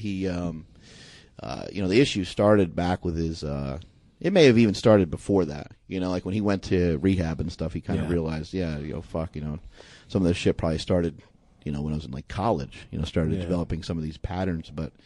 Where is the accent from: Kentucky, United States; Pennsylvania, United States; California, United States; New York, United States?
New York, United States; Peekskill; born there; I was born in Peekskill, New York in 1976.